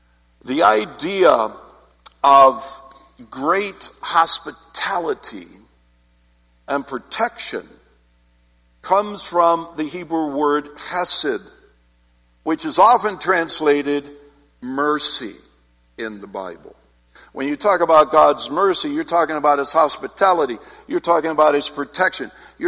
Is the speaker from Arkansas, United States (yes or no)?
no; Canton, Ohio, United States; When I was a child, I grew up here in Ohio, in Canton, in fact.